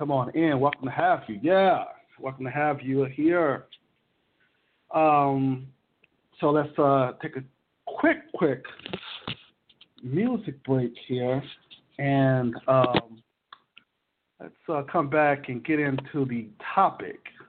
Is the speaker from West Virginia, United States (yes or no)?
no; Oklahoma, United States; went on also to work in Oklahoma, my hometown, where Julius Jones is on death row